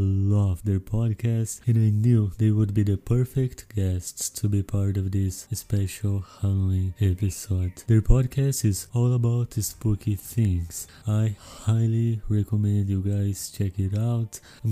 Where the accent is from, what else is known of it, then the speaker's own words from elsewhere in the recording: Brazil; I'm from Brazil. I live in a small town in the countryside of Brazil, and I started this podcast back in May of 2020.